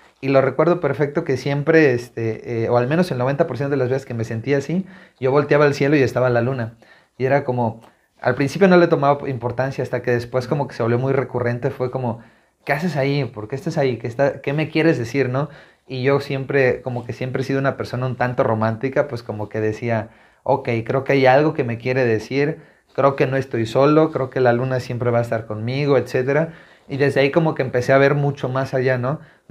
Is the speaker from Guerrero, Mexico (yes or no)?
yes; Chilpancingo, Guerrero, Mexico; now in Mexico City, Mexico; me pude haber quedado en Chilpancingo